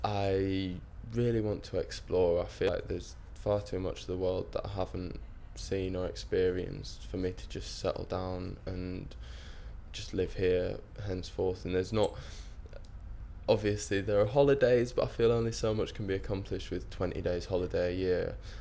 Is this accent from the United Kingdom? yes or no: yes; Bradford, Yorkshire and the Humber, United Kingdom; now in London, United Kingdom; I'm 23 years old and I'm from Bradford in Yorkshire, but I now live down in London.